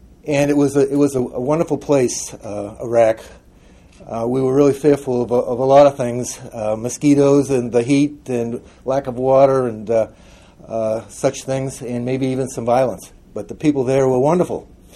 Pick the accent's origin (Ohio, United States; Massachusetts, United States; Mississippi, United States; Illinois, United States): Massachusetts, United States; also born or lived in Cambridge; I'm from North Shore of Massachusetts. Born in Cambridge, right across the river, back during World War II.